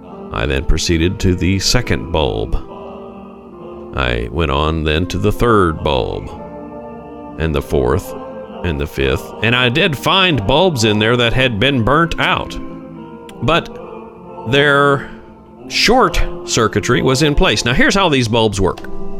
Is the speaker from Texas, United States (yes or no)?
no; Huntington, West Virginia, United States; I grew up in Huntington, West Virginia. That's the town where Marshall University is located.